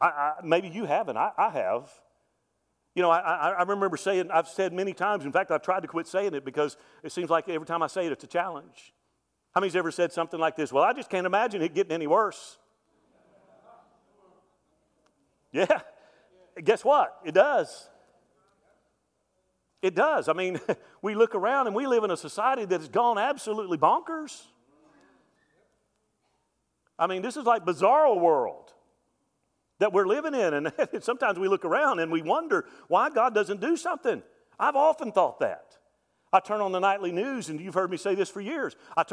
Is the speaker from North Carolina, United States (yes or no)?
no; Alabama, United States; And listen, I grew up in South Alabama